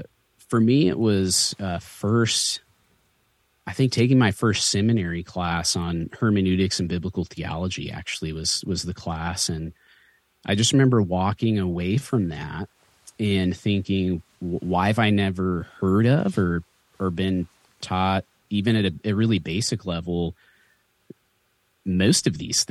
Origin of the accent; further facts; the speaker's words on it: Colorado, United States; Yeah, I loved growing up in Colorado because of the recreational pieces, you know, skiing.